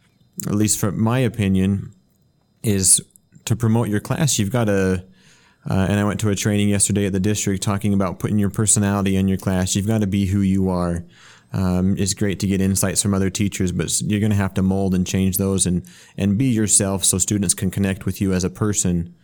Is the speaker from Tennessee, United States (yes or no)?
no; Utah, United States; Where we're from Utah, we definitely have a large population of Spanish speakers.